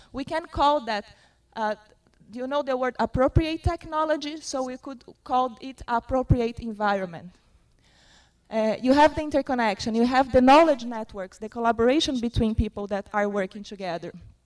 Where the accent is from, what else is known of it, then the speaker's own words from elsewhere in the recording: Brazil; English is a second language; I'm from Brazil, so I'm giving a Brazilian perspective.